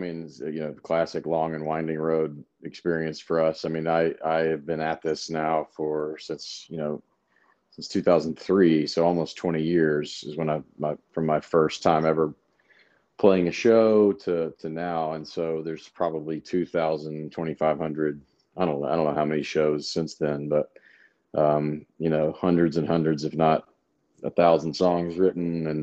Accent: Memphis, Tennessee, United States; now in Nashville, United States; No, I'm from Memphis, about 200 miles away, and then went to school in Knoxville

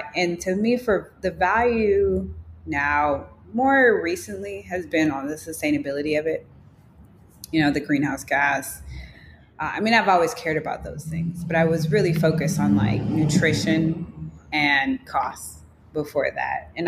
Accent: Chicago, Illinois, United States; at least I didn't have growing up in Chicago.

